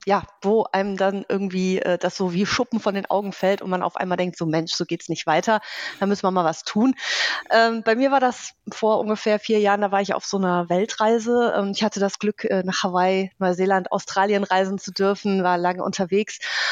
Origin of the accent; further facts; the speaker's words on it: Düsseldorf, North Rhine-Westphalia, Germany; ich komme aus Düsseldorf.